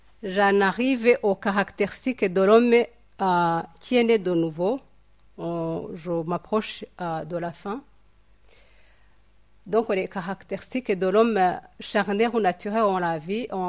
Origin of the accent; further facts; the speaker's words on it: Rwanda; now in Switzerland; moi, en tant que rwandaise ou africaine, il y a la façon de vivre pour moi, en tant que rwandaise.